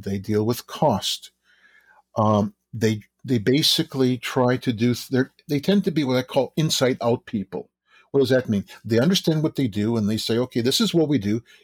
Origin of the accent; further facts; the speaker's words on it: Canada; I'm originally from Canada